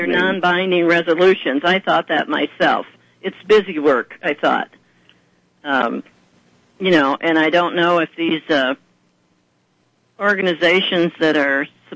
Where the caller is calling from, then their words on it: Ohio, United States; from Ohio.